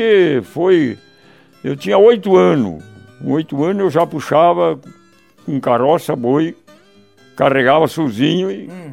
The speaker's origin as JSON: {"language": "Portuguese", "town": "Santo Antônio do Jacuí", "region": "Rio Grande do Sul", "country": "Brazil", "said": "Nasci em Santo Antônio do Jacuí."}